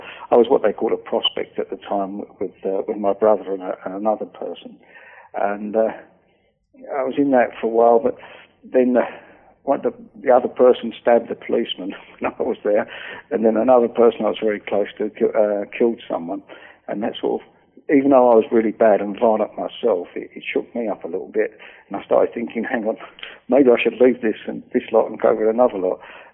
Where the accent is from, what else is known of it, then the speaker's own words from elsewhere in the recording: London, United Kingdom; Yeah, I was brought up in London in a poor family.